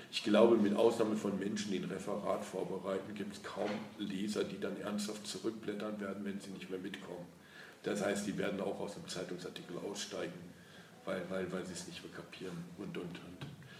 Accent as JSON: {"language": "German", "region": "North Rhine-Westphalia", "country": "Germany", "said": "ich komme aus Nordrhein-Westfalen und da waren die Engländer stationiert."}